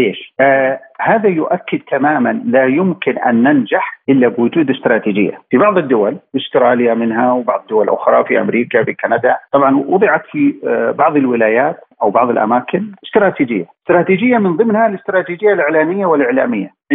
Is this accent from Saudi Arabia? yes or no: yes; Saudi Arabia; إحنا عندنا في السعودية هيئة الدواء والغذاء